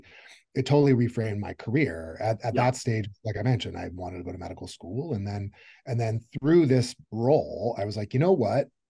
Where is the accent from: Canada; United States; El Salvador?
Canada; I'm Canadian by background.